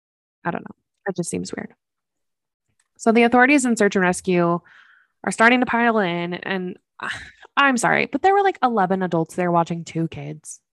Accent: Idaho, United States; which we're from Idaho. We know exactly what that's like.

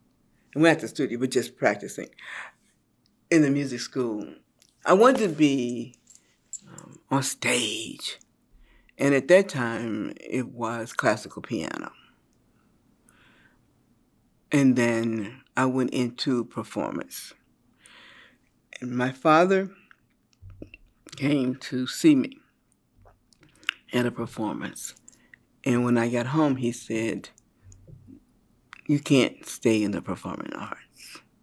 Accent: Tennessee, United States; born there; But it's also because I was born in Tennessee.

